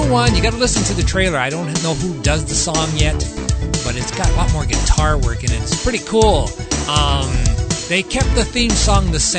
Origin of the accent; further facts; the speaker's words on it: Hawaii, United States; also born or lived in Denver; I'm from Hawaii. Did you know that? I was born in Denver, Colorado. I got moved over to Hawaii when I was about 5 years old. Lived there ever since until I joined the military.